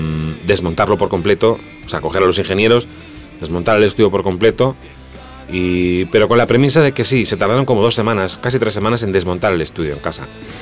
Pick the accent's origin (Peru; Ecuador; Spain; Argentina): Spain; hola, soy un español que vengo aquí a grabar mi rollo